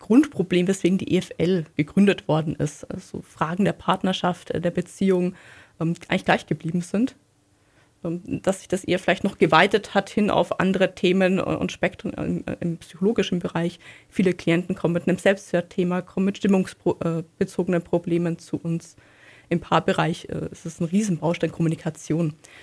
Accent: Wesslingen, Germany; Das ist so die kirchliche Seite, wo ich aufgewachsen bin. Natürlich in Wesslingen auch in einer traumhaften Landschaft. Also der See ist ja die Dorfmitte.

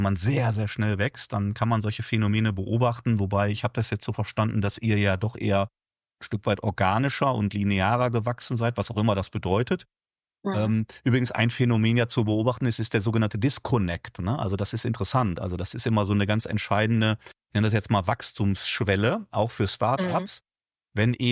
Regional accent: North Rhine-Westphalia, Germany; ich komme aus dem Ruhrgebiet

